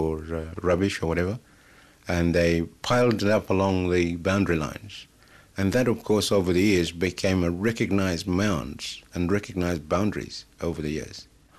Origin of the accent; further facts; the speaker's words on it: Murray Island, Queensland, Australia; moved away; I come from there. Originally, I was born there on Murray, and I migrated to Townsville initially in 1958.